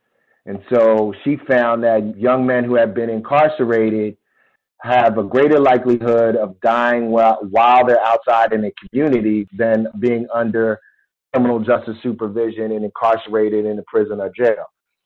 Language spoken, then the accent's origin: English; Philadelphia, Pennsylvania, United States; And so my experiences growing up in Philadelphia